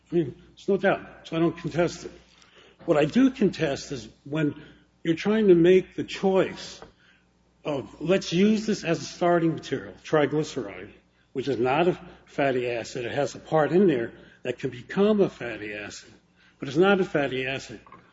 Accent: Detroit, Michigan, United States; I come from Detroit, so I mean the auto business is what we do there.

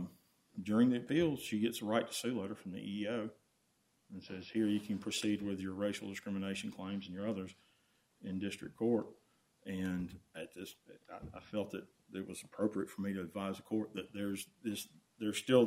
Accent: Fairhope, Alabama, United States; I'm an attorney from Fairhope, Alabama.

